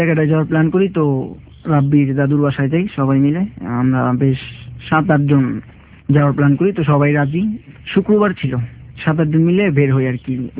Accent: Dhaka, Dhaka Division, Bangladesh; আমরা ঢাকার ছেলে

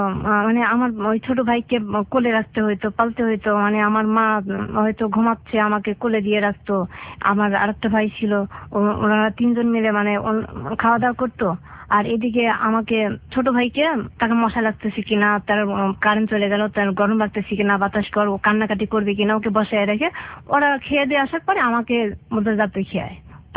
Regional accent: Pabna, Rajshahi Division, Bangladesh; born there; আমার জন্ম পাবনাতে, দুই বোন তিন ভাই, আমার বাবা সরকারি চাকরি করত, আমি সবার বড়।

